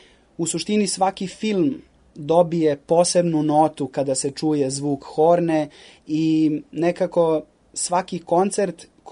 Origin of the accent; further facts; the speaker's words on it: Niš, Southern and Eastern Serbia, Serbia; Tako je, da, završio sam u Nišu, Nižu i srednju muzičku školu, počeo sam tamo svoje obrazovanje